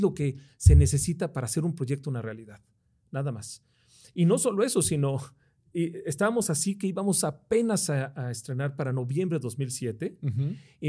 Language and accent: Spanish; Mexico; quiero hacer una película de animación, vengo de México